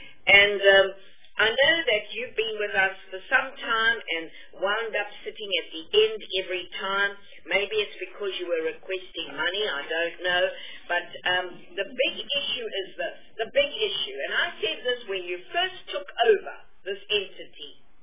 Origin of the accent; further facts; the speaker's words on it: Gauteng, South Africa; because I come from Gauteng.